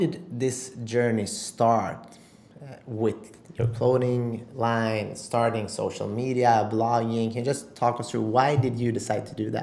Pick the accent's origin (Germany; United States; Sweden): Sweden; we're both from Sweden